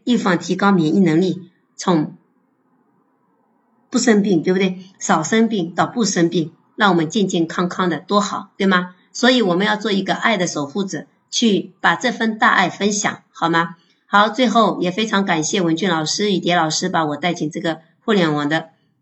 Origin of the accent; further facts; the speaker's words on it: China; 我们中国人一般都追求的比较瘦嘛